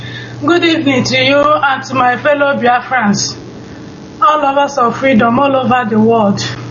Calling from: Stockholm, Stockholm County, Sweden; I'm calling from Stockholm, Sweden.

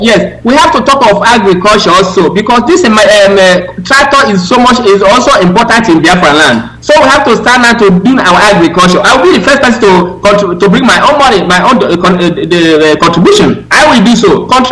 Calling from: Italy; I'm calling from Italy.

